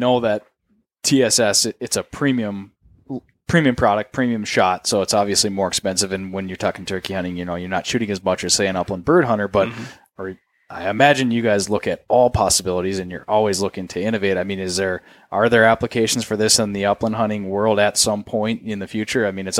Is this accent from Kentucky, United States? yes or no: no; Minnesota, United States; it's right here in Minnesota, which obviously I'm biased. It's my home state